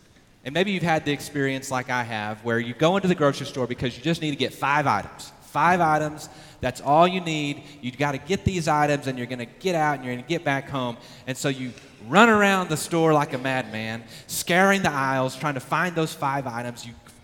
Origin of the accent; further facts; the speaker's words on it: Texas, United States; But we're from Texas, and so we're going to call him Habakkuk, okay?